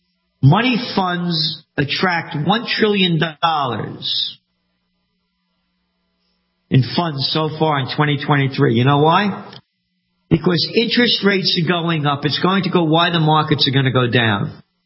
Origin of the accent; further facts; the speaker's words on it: New York City, New York, United States; born there; I'm a Napolitano, born in the Bronx, born to be free.